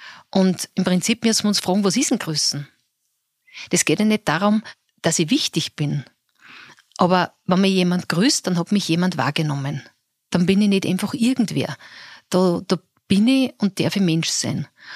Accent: Gmunden, Upper Austria, Austria; Und ich kann nur ein Beispiel sagen, ich komme ja aus Gmunden.

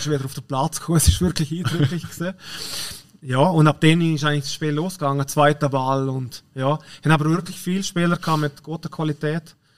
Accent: Switzerland; wenn es bei uns in der Schweiz heißt, jetzt haben wir eine englische Woche

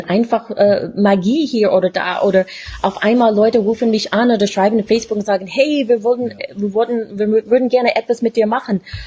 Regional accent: Tennessee, United States; born there; German is a second language; Ich bin in Bundesstaat Tennessee geboren.

